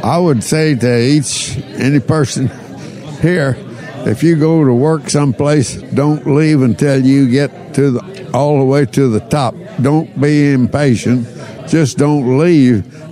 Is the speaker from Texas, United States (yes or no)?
yes; Houston, Texas, United States; born there; I was born in Houston. I live in Houston. I'm going to stay here till I die.